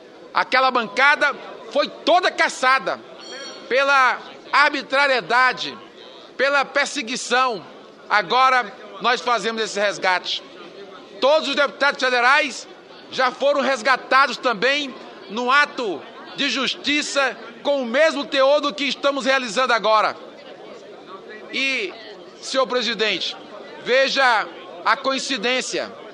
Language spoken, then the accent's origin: Portuguese; Ceará, Brazil; lá do meu estado, o Ceará